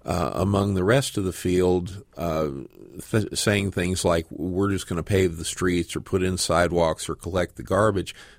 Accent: Phoenix, Arizona, United States; Well, I'm from Phoenix, but I'm not crazy because I'm actually, I'm actually a native.

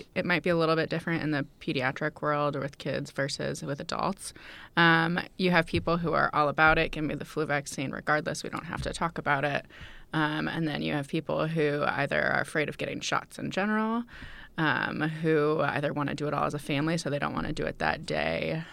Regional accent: San Diego, California, United States; also born or lived in New York / Colorado; I grew up in San Diego, and I've lived in New York and Colorado, and been all over the place.

